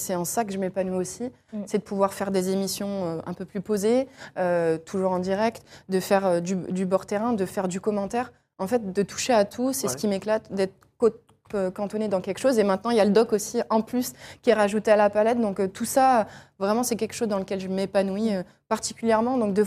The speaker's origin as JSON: {"language": "French", "town": "Angers", "region": "Pays de la Loire", "country": "France", "tie": "born or raised there", "said": "Je suis d'Angers, j'allais avec mon papa, avec mon frère, voir les matchs d'Angers quand ils étaient en Ligue 2 à l'époque."}